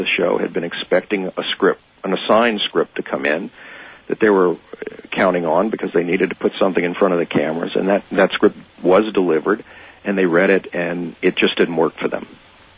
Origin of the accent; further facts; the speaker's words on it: Louisiana, United States; I mean, I'm a kid from Louisiana. I came out here with a buddy of mine I'd met in school.